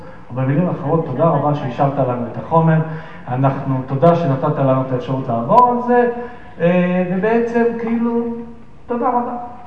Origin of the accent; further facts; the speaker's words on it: Holon, Tel Aviv District, Israel; עכשיו, אני גדלתי בחולון, אז נתתי לו את המבט של חולון